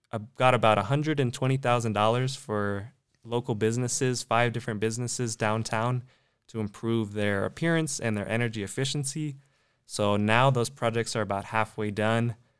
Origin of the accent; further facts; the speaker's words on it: Annapolis, Maryland, United States; I'm from the East Coast, from Annapolis, Maryland, the capital. I went to college in New York